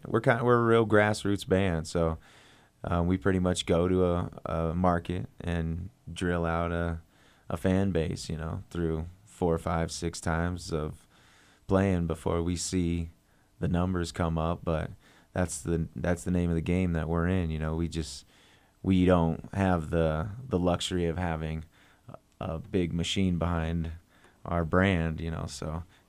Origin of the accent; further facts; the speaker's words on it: Lincoln, Nebraska, United States; now in Bellevue, United States; And I'm from Lincoln originally.